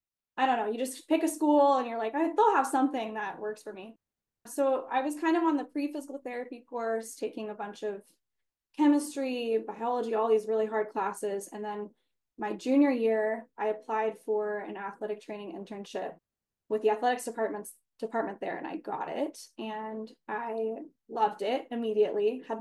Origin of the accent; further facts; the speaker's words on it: Seattle, Washington, United States; Yeah, so I'm from Seattle, Washington.